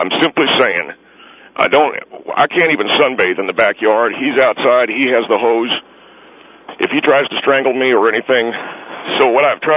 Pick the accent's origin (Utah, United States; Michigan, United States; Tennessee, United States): Tennessee, United States; Knoxville; now in California, United States; No, sir. I'm from really from Knoxville, Tennessee. And we've been here about 7 years.